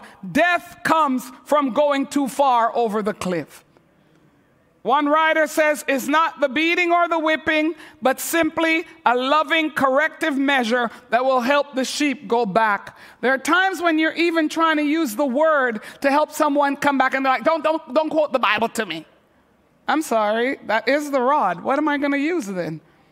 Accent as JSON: {"language": "English", "town": "Montreal", "region": "Quebec", "country": "Canada", "tie": "born or raised there", "said": "I'm from Quebec. You all know that, right? Grew up in Montreal. In Montreal, we have one-way streets."}